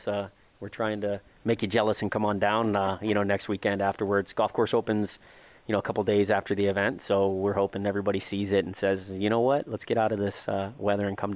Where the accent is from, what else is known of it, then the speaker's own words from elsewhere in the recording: Michigan, United States; Yeah, I grew up in Michigan, went to Ferris State up there.